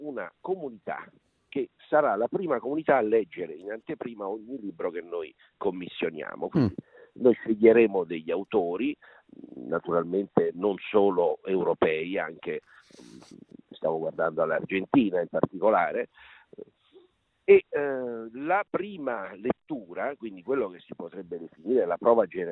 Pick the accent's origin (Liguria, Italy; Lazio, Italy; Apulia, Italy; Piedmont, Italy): Lazio, Italy; Rome; Quindi Trieste, da un non triestino, perché io sono di Roma